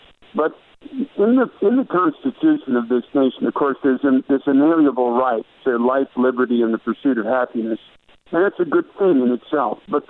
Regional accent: Canada; now in New York City, United States; I came here from Canada in 1994 to work with David Wilkerson in New York City.

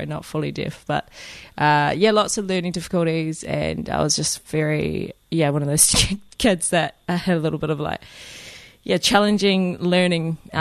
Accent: Queenstown, Otago, New Zealand; also born or lived in England; now in Raglan, New Zealand; I grew up in Queenstown. I was born in England, actually, but I grew up in Queenstown, but my whole whānau are from the East Cape, my mum on the Māori side.

